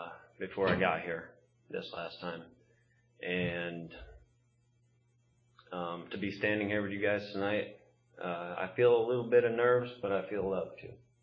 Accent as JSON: {"language": "English", "region": "Pennsylvania", "country": "United States", "tie": "born or raised there", "said": "North Carolina and Alabama. Tuscaloosa, Alabama is where I started school. And that was a different situation than where I grew up in the Poconos."}